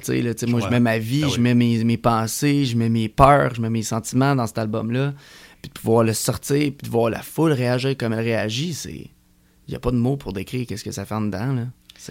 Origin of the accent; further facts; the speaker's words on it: Saint-Donat, Quebec, Canada; Je viens de Saint-Dona, je suis dans le bois.